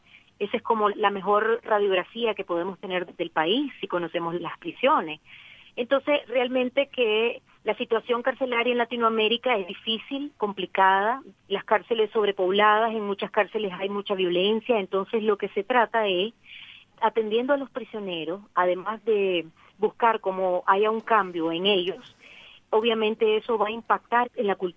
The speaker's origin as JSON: {"language": "Spanish", "country": "Nicaragua"}